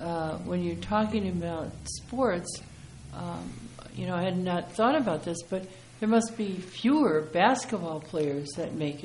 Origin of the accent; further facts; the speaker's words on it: Milwaukee, Wisconsin, United States; growing up in the Midwest, you know, we skated on ponds.